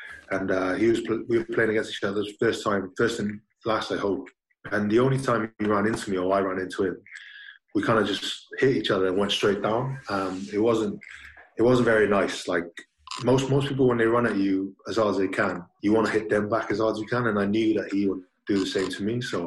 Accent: Tonga; The only thing would be when I was younger, it wasn't something that we would do in Tonga.

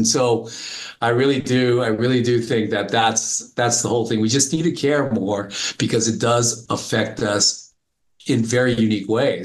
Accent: United States; I'm American, true blue, running through my red, white, and blue veins and my red, white, and blue eyes, even though I don't look it.

